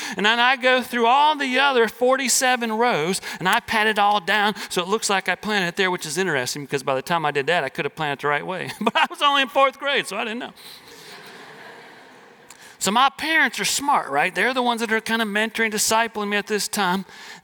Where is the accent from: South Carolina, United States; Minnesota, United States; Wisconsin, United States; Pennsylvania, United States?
Wisconsin, United States; also born or lived in Washington, D.C.; Even though I played sports in high school in Washington, D.C., I was born in Wisconsin. I grew up in a little town there. We were in a farm community